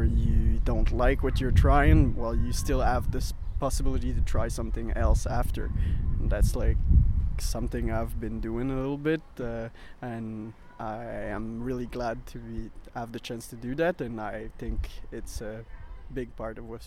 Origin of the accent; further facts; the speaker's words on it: Montreal, Quebec, Canada; now in United States; I'm from Canada, Montreal. So, yeah, I just got here a month ago, approximately.